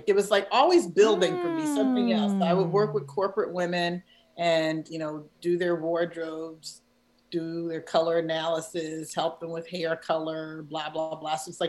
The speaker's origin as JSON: {"language": "English", "town": "Philadelphia", "region": "Pennsylvania", "country": "United States", "tie": "born or raised there", "moved": "as an adult", "said": "Oh, okay. Yeah, it's my hometown."}